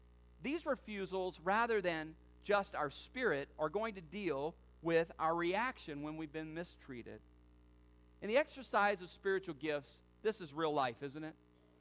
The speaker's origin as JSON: {"language": "English", "region": "the South", "country": "United States", "tie": "born or raised there", "said": "Now, I grew up in the South, as I've told you before"}